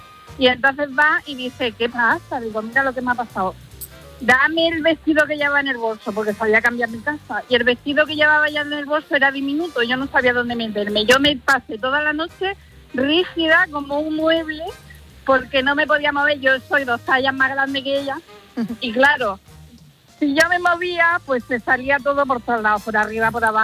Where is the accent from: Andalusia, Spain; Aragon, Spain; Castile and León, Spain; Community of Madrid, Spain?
Andalusia, Spain; Olula del Río; now in Retamar, Spain; Pues soy en Retamar, pero yo soy de Olula del Río.